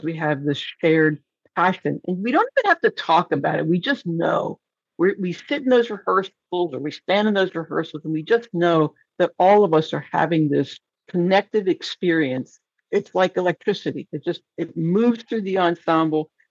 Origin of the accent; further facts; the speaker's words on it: Northeast, United States; now in Louisiana, United States; my husband and I, we're from the Northeast, as you and I discussed before we started recording. We moved to Louisiana in 2019.